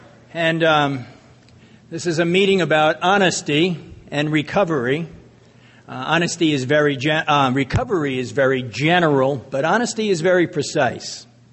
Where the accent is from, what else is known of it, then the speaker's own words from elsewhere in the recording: New York, United States; now in Arizona, United States; I grew up in New York, Long Island. Yeah. All right. I'm still a New Yorker at heart. Even though my office in Arizona